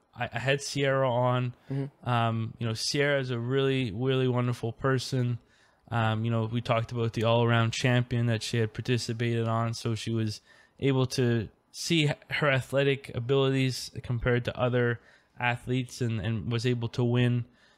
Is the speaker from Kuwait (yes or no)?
no; Canada; It is Canada Day. You're a Canadian, I'm a Canadian.